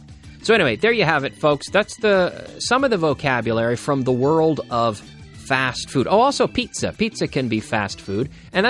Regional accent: Halifax, Nova Scotia, Canada; It's like in my hometown in Canada, or my home city, let's say, of Halifax, on the east coast of Canada

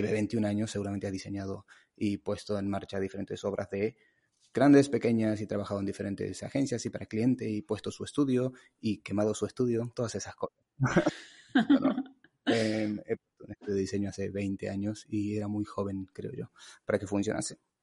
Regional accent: Argentina; now in Spain; vengo de Argentina, hace muchísimo tiempo que vivo aquí ya en España en realidad, hace 16 años

